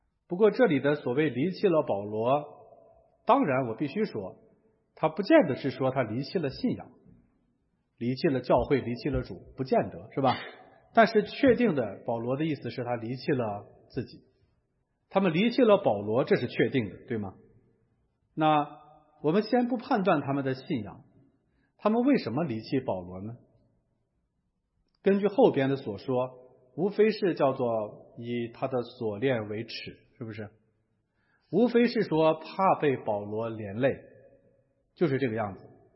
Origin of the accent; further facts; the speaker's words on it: China; 你知道哈，我们中国人有一个特点，我们一般来说愿意给人留几分面子。